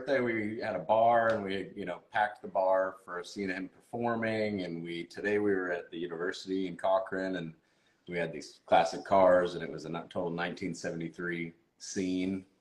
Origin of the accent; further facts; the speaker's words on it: Oregon, United States; I'm from Oregon.